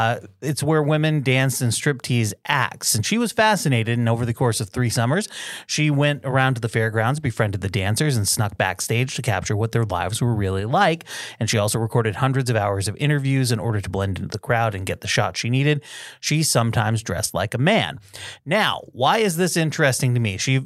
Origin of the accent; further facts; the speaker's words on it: Barton, Vermont, United States; it was taken in my hometown of Barton, Vermont.